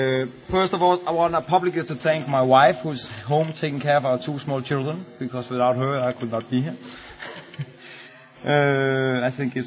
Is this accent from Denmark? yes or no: yes; Copenhagen, Capital Region of Denmark, Denmark; I'm an alcoholic from Copenhagen.